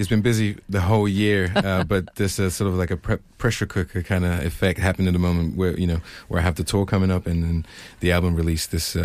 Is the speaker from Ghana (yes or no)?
yes; Ghana; also born or lived in France; I was born in Ghana, Ghanaian mother and a French father. So I have roots in Europe and in Africa. But my early stages in life was spent in Ghana.